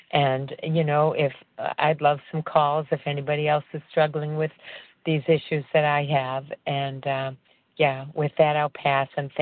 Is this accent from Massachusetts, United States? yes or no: yes; Massachusetts, United States; I'm from Massachusetts also.